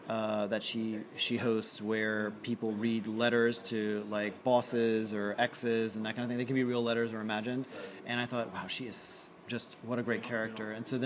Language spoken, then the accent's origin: English; New Orleans, Louisiana, United States; So when I was growing up in Louisiana, I lived in New Orleans